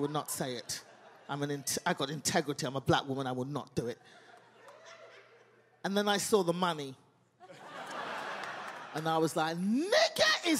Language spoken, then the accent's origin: English; England, United Kingdom; I'm from England.